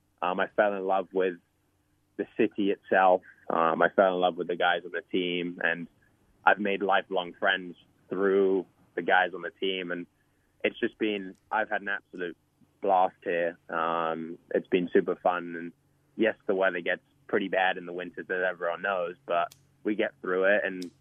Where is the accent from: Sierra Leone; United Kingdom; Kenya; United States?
United Kingdom; London; I grew up in London